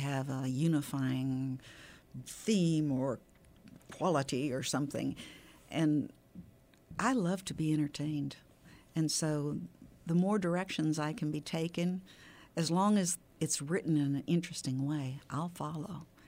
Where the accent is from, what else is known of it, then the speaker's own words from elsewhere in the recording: Texas, United States; I was raised in Texas.